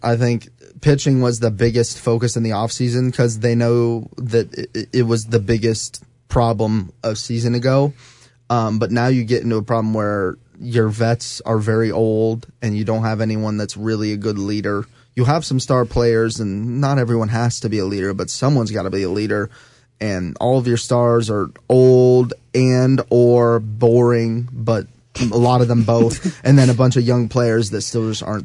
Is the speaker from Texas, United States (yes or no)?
no; Illinois, United States; I mean, I'm from Central Illinois. There are no White Sox fans.